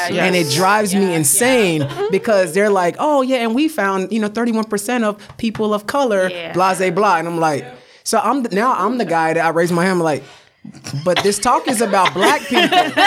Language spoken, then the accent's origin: English; Jamaica; my people from way back when may have descended from there, but I'm from Jamaica.